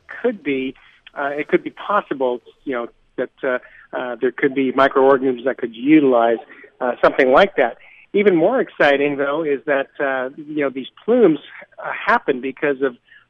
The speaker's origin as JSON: {"language": "English", "town": "Danville", "region": "California", "country": "United States", "tie": "born or raised there", "said": "My family moved to Danville when I was 7 years old. I grew up there in the Bay Area, went to undergraduate school at Berkeley"}